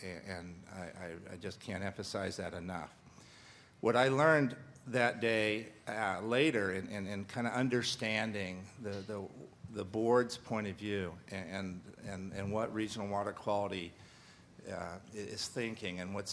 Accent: Ferndale, California, United States; now in Crescent City, United States; I actually am currently from Crescent City up in Del Norte County, but I grew up here in Ferndale.

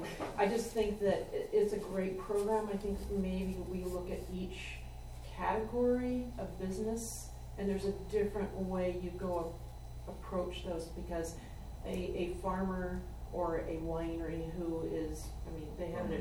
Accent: California, United States; So I come from Trinity County, definitely under the definition of disadvantaged communities.

